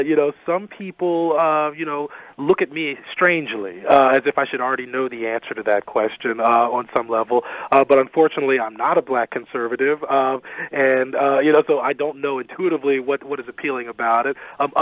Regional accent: Maryland, United States; Michael Steele, who was lieutenant governor of my home state of Maryland

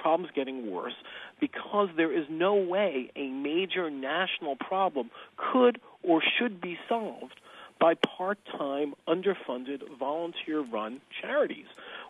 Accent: New York, United States; I grew up in Rockland County, New York, about 20 miles north of New York City, which was a leasy middle-class suburb when I was growing up. I'm 44 now.

